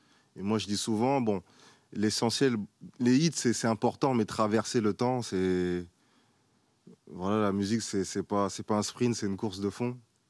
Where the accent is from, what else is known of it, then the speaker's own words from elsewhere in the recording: France; moi, je suis né et grandi en France